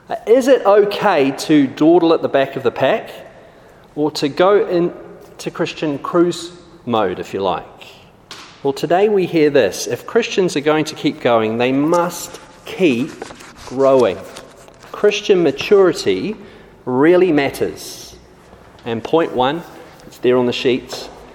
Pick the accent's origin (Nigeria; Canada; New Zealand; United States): New Zealand; now in London, United Kingdom; I am from Christchurch, Sydenham, but I'm also from New Zealand. And Christchurch, Sydenham is based in southeast London, but I'm also from New Zealand.